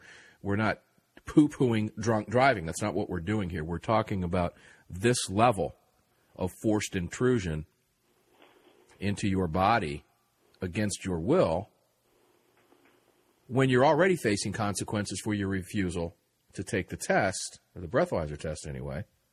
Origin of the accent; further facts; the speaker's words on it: United States; I'm an American. So are you.